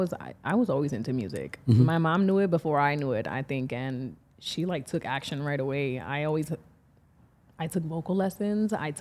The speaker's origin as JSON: {"language": "English", "town": "Reading", "region": "Pennsylvania", "country": "United States", "tie": "born there", "also_born_or_lived": "Puerto Rico / Wisconsin", "said": "I was actually born in Reading, Pennsylvania."}